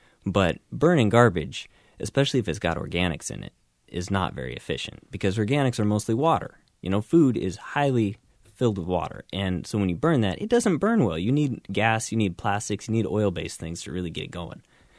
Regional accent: Washington, United States; And I grew up in Washington State, kind of in the northwest corner of the state.

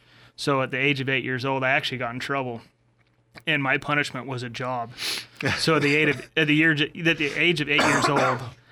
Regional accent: Idaho, United States; I'm originally from the Bear Lake Valley.

